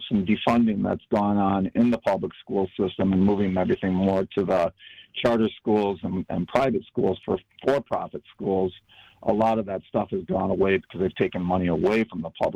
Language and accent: English; Wisconsin, United States; So, sir, I grew up in Wisconsin, a small town of 2,000 people